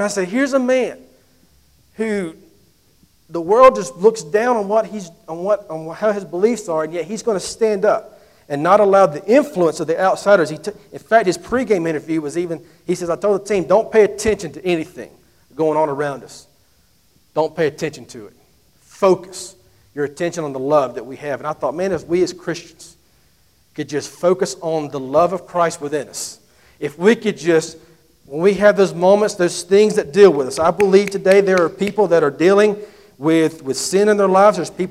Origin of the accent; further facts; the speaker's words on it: Pelham, Alabama, United States; he's from my hometown of Pelham